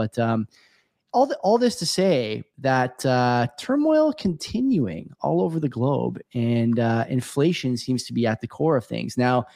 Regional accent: Canada; speaking as a Canadian

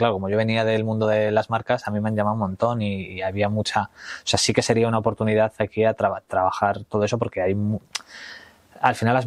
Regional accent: San Sebastián, Basque Country, Spain; Es que suena muy cursi, pero yo soy muy de … por ser de San Sebastián.

